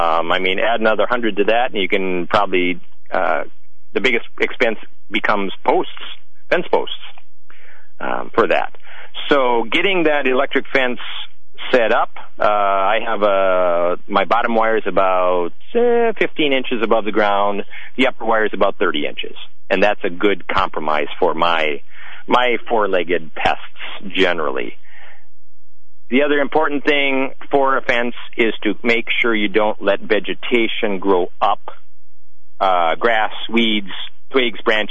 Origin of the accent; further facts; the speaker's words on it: Midwest, United States; But I mean, growing up in the Midwest where we had white-tail deer, an 8-foot fence was just barely adequate to keep them out